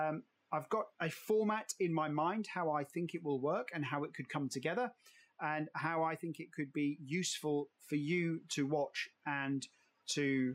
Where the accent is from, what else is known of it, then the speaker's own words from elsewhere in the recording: Germany; born there; first language German; English is a second language; But as you know, my mother's German, my father's British, I served in the British Army, I was born in Germany, I could speak German before I could speak English.